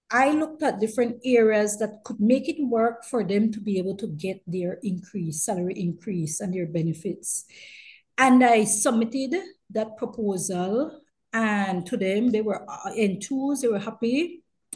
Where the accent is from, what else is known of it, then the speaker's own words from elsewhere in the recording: Belize City, Belize District, Belize; first language English; I'm speaking English, and that's my main language. We speak Creole too, but English and Creole, that's our main languages. But a large population do speak Spanish, and but we identify more with being Caribbean, at least persons like me who's from Belize City.